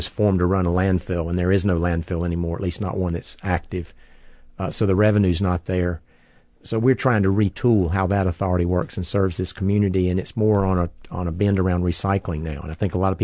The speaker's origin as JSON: {"language": "English", "town": "Charlotte", "region": "North Carolina", "country": "United States", "tie": "born or raised there", "said": "Well, I was born in the suburban area of Charlotte, North Carolina. Grew up there."}